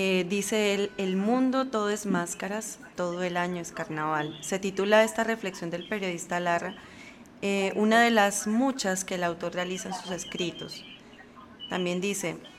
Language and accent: Spanish; Corozal, Sucre, Colombia; yo mi adolescencia la crecí en Corozal. Pues tuve la oportunidad de crecer en Corozal